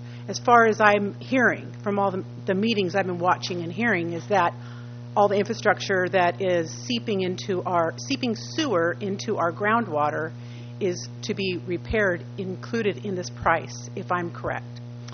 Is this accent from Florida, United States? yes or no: no; North Morro Bay, California, United States; I'm from North Morro Bay, and I just want to make sure that everybody that's watching or that's here is aware